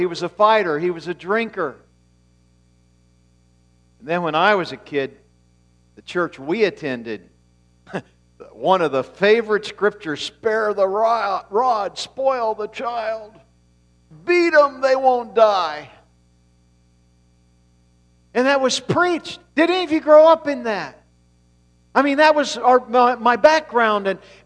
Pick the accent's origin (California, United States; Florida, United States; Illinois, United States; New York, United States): Florida, United States; And I didn't miss school because of snow. I grew up in Florida.